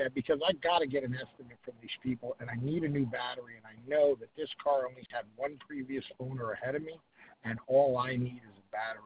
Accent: Brooklyn, New York, United States; now in Tampa, United States; I'm from New York originally. I was born in Brooklyn.

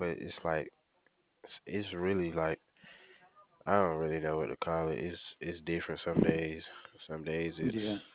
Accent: Atlanta, Georgia, United States; Yeah, see, I'm from Atlanta, Georgia originally

